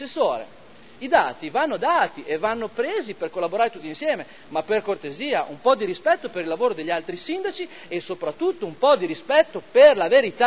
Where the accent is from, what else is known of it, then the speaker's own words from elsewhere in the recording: Modena, Emilia-Romagna, Italy; io sono di Modena e sono nato a Modena